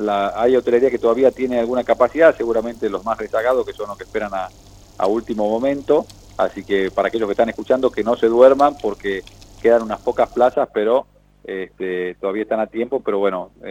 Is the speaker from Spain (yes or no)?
no; Argentina; somos los argentinos